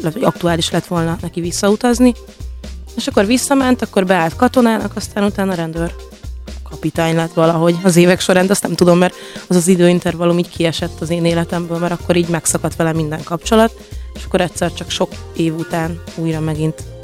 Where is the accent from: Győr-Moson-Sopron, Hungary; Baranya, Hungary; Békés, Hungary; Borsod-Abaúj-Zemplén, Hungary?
Baranya, Hungary; Pécs; now in Budapest, Hungary; ugye én pécsi lány vagyok, felkerültem Pécsről Budapestre